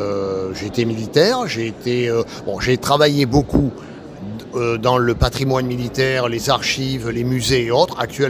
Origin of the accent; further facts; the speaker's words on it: Occitanie, France; Nous, on est des régionaux de l'étape. On vient de l'Ouest, à côté de Tarbes.